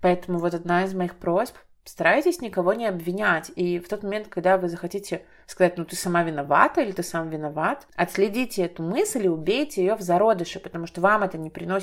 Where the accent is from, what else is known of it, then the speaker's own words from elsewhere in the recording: Belarus; я из Белоруссии